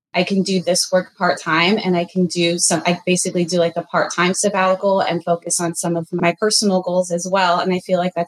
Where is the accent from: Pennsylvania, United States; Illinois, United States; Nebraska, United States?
Pennsylvania, United States; Philadelphia; Yeah, so I am originally from Philadelphia. I am from a nice Jewish immigrant family. Education was always very emphasized at home.